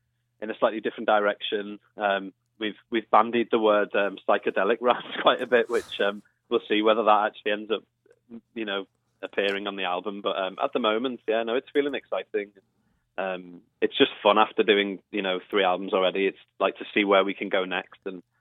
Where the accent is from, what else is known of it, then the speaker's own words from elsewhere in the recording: Liverpool, North West England, United Kingdom; Growing up in Liverpool